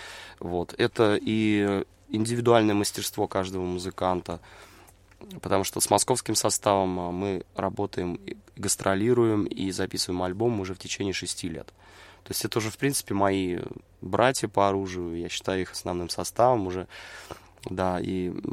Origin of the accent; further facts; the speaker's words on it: Voronezh, Voronezh Oblast, Russia; И состав московский, кроме меня, я из Воронежа.